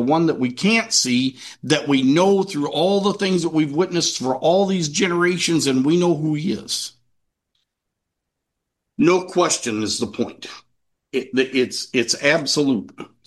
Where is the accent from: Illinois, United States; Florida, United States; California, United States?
Illinois, United States; Kankakee; born there; also born or lived in Nigeria; So I was born in Kankakee. And then when I was 6 months old, my dad took our family to Nigeria.